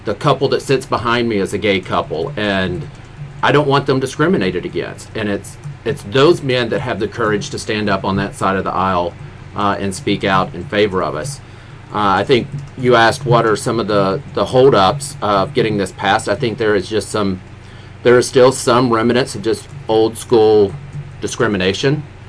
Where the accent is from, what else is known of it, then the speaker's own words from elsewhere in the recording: Missouri, United States; But I grew up in Pemiscot County.